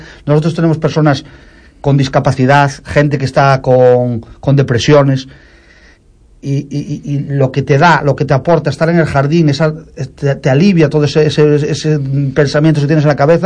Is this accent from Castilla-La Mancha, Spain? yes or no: no; Oleiros, Galicia, Spain; De Oleiros, de Santa Cruz.